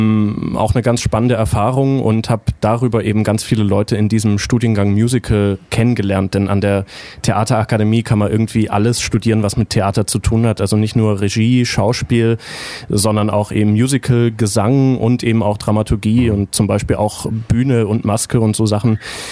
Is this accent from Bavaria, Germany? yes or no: yes; Neu-Ulm, Bavaria, Germany; ich bin wirklich in Neu-Ulm aufgewachsen, habe da am Lessing-Gymnasium Abi gemacht